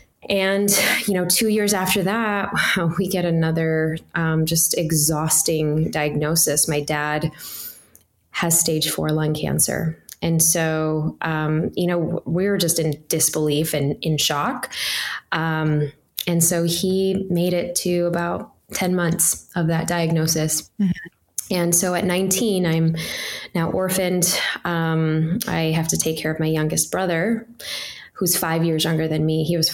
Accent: Chicago, Illinois, United States; I grew up in Chicago, and you know, immigrant parent, immigrant story. And I was the oldest of 3 kids.

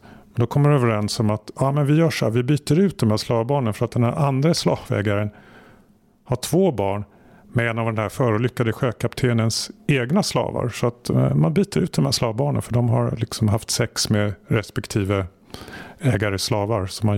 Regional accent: Sweden; om jag som svensk skulle gå och sätta mig i en tingsrätt i Stockholm och sitta där några dagar

